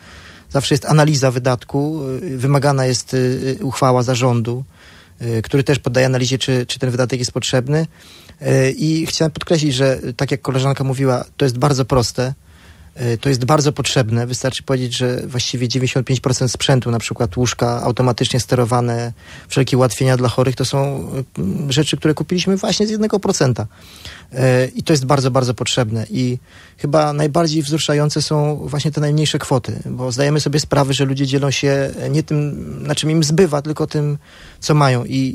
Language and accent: Polish; Pomeranian Voivodeship, Poland; To jesteśmy my, Polacy, my Kaszubi i bardzo chcemy, żeby tak było dalej.